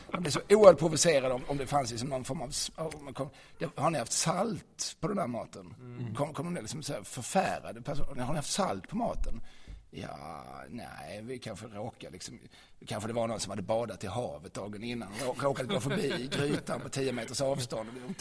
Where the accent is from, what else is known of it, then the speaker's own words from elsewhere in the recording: Skåne, Sweden; Ja, men jag är ju skåning, så att jag liksom konfronterades med surströmming för första gången för några år sedan.